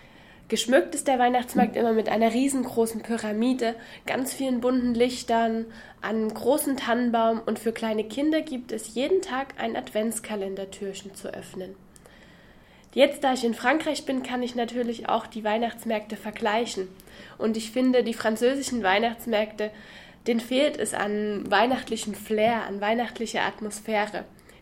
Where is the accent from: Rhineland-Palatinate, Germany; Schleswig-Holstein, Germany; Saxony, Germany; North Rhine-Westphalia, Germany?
Saxony, Germany; Freiberg; ich komme aus Freiberg. Freiberg liegt ganz in der Nähe von Dresden.